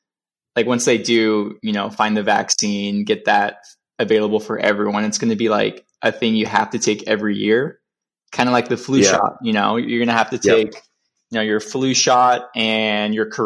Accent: California, United States; I'm from California. Like, California is like going crazy right now

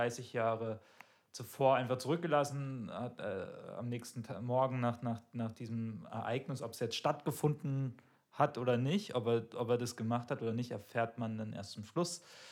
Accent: East Germany, Germany; weil ich komme ja selber aus dem Osten Deutschlands

